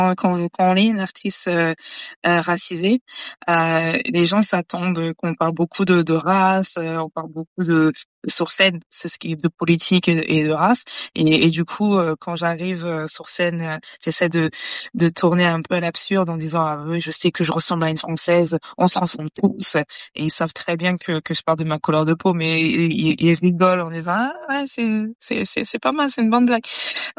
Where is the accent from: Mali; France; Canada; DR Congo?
France; now in Australia; J'ai grandi en France dans une famille franco-congolaise. J'ai la culture française, j'ai la culture congolaise